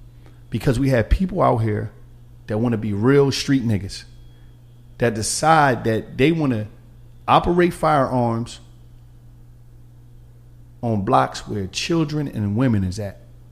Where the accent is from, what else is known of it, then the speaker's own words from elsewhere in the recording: Philadelphia, Pennsylvania, United States; I'm from Philadelphia